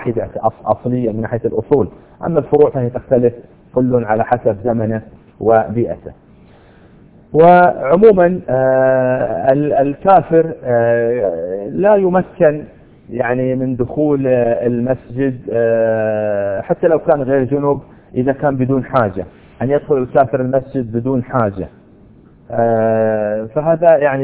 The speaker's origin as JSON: {"language": "Arabic", "country": "Saudi Arabia", "said": "يعني هذا قد لا يكون عندنا في السعودية نظرا لأن الإسلام هو النسبة، يعني المسلمون 100% في هذه البلاد"}